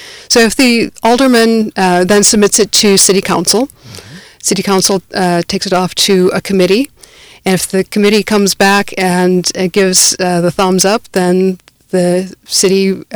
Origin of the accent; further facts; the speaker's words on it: Milwaukee, Wisconsin, United States; now in Chicago, United States; Well, I'm not originally from Chicago. I actually grew up not too far away in Milwaukee. That's where I was born and raised. But I've been in Chicago for more than 20 years